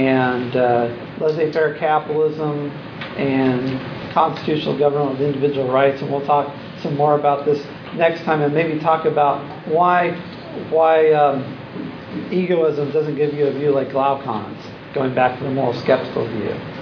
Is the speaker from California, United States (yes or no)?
yes; California, United States; I came out here from California, and I'm like, these people are even crazier than where I came from.